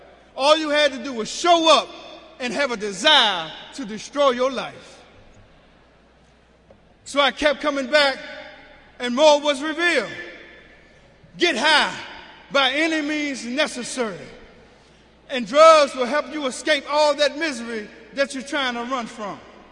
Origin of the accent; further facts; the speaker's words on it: Washington, District of Columbia, United States; I grew up in Southwest Washington, D.C., Greenleaf Housing Projects. Grew up on N Street, next door to a family that always had house parties.